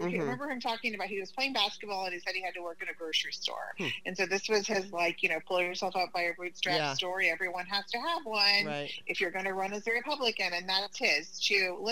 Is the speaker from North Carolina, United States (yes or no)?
no; Oklahoma, United States; I'm originally from Oklahoma.